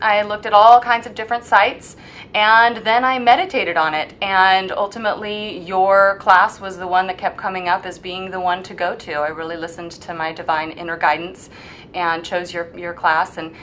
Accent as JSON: {"language": "English", "town": "Huntington Beach", "region": "California", "country": "United States", "tie": "born or raised there", "said": "Well, I am a Southern California girl, born and raised in Huntington Beach, California."}